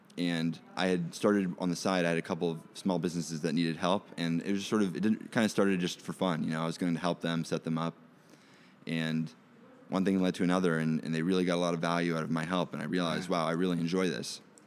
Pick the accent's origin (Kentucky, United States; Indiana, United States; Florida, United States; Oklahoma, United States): Florida, United States; Orlando; I actually just moved back to Orlando, Florida. So as it turns out, I'm in my hometown right now.